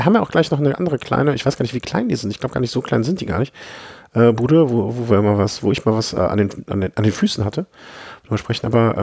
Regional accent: Düsseldorf, North Rhine-Westphalia, Germany; born there; Ja, also ich bin ja geborener Düsseldorfer

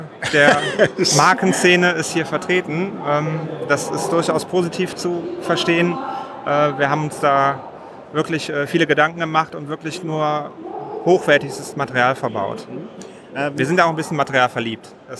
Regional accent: Estonia; Und ich komme aus Estland

